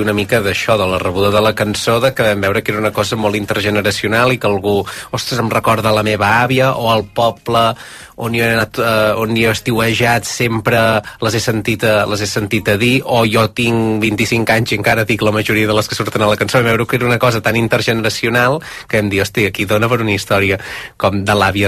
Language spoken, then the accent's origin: Catalan; Santa Eugènia de Berga, Catalonia, Spain; Jo sóc de Santa Eugènia de Berga, que és un poble al costat de Vic, a 3 quilòmetres.